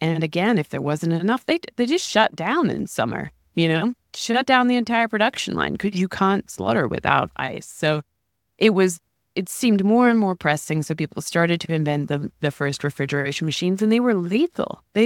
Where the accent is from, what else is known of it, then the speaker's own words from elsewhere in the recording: England, United Kingdom; I grew up in England, forgive me.